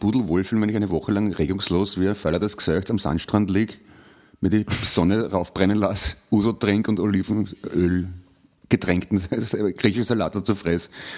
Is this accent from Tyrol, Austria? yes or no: no; Vienna, Austria; mich als Wiener hinstellst, der ich ja bin und stolzer Wiener obendrein auch noch